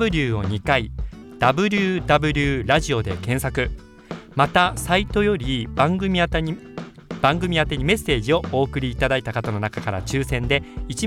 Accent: Kyushu, Japan; now in Tokyo, Japan; 私は10年前ですかね、九州から上京したんですけれどもね、

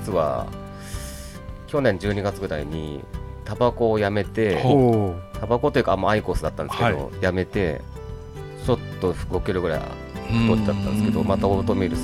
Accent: Nagoya, Aichi, Japan; now in Tokyo, Japan; まあ東京に名古屋から上京して割とジャズフュージョンとか好きになって

